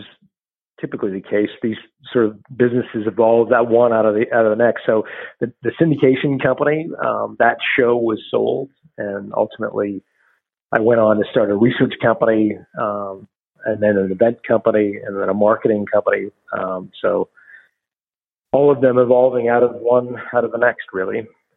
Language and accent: English; Toronto, Ontario, Canada; And so I left Sudbury and I went back to my hometown of Toronto